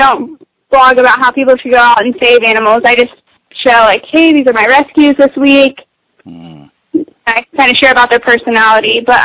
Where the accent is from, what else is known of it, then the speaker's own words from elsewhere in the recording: Emporia, Kansas, United States; also born or lived in Goddard, United States; I grew up in Emporia, Kansas. Probably only 50% white, I would say a good 30% Hispanic, and the rest being Asian and black.